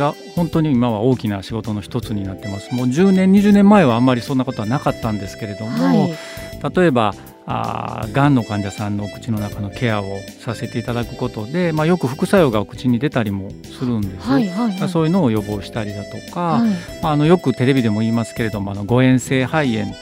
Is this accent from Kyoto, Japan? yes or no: no; Kakogawa, Hyogo, Japan; もともと僕は加古川の方出身で、加古川のうどん屋の息子でして